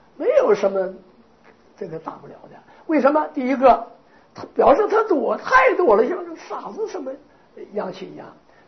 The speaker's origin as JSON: {"language": "Chinese", "region": "Northeast China", "country": "China", "said": "我们东北人管那叫小米子"}